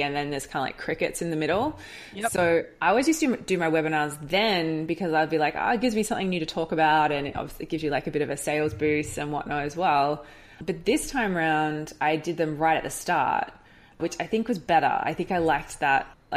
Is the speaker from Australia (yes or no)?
yes; Australia; being Australian, one of our problems is the internet down here can be super unreliable.